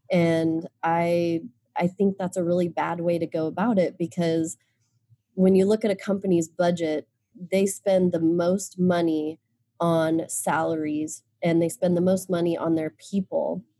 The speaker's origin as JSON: {"language": "English", "region": "Nebraska", "country": "United States", "tie": "born or raised there", "said": "Because my experience growing up in Nebraska and growing up in the United States is very different for someone who doesn't look like me."}